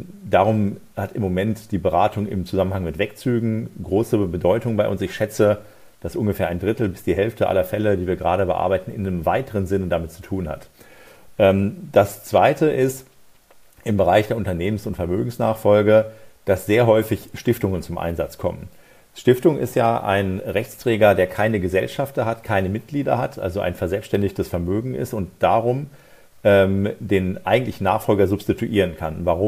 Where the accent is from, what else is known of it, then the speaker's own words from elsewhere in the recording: North Rhine-Westphalia, Germany; Das sage ich als Westfale